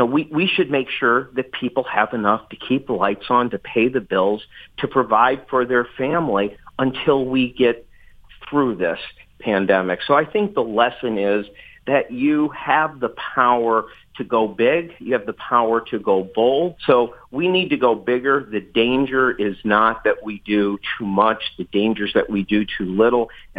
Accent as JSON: {"language": "English", "town": "Ann Arbor", "region": "Michigan", "country": "United States", "tie": "born or raised there", "said": "Oh, well, you know, I grew up in Ann Arbor"}